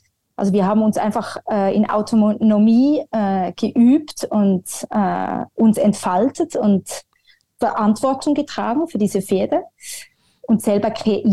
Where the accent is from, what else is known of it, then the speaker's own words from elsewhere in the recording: Zurich, Switzerland; in einem Zentrum im Riesbach in Zürich, da wo ich aufgewachsen bin.